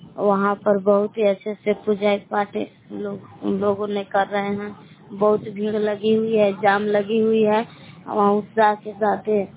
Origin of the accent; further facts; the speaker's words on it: Bhabua, Bihar, India; मैं ग्राम बेलांस जिला कैमूर बबुआ के निवासी हूँ।